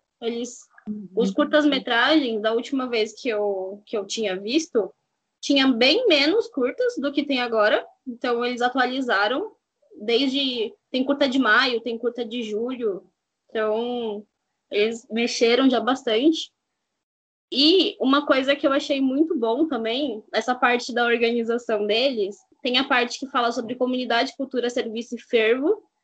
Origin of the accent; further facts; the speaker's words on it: São Paulo, Brazil; eu tenho 29 anos e sou de São Paulo.